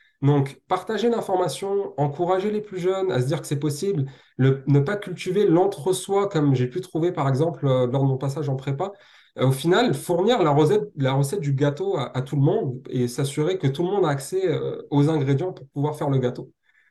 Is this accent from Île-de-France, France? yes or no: yes; Île-de-France, France; je viens du Val-de-Marne, du 94, et je suis présent sur ce genre d'appel pour résoudre ces problématiques